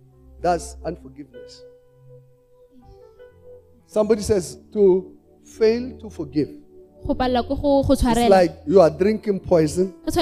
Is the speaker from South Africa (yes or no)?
yes; South Africa; I am a South African.